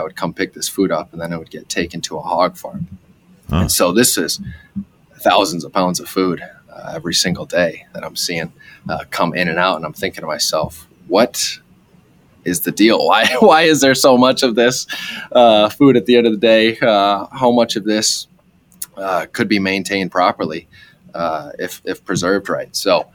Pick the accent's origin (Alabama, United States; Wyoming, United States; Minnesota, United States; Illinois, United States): Minnesota, United States; Rochester; I grew up in Rochester, Minnesota, and grew up as a cradle Catholic